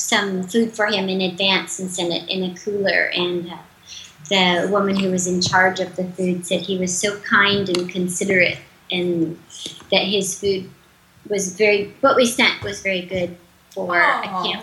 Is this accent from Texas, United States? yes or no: yes; Texas, United States; We grew up in South Texas where there was comfort food of every manageable thing that wasn't healthy for us.